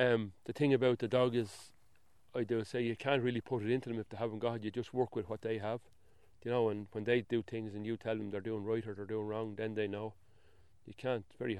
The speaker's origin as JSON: {"language": "English", "town": "Tallaght", "region": "Leinster", "country": "Ireland", "said": "I'm from Talla. A lot of people don't realise that there's actually farmland in Talla, and it's part of the hills, like the same as there is in any part of the rural Ireland, I suppose."}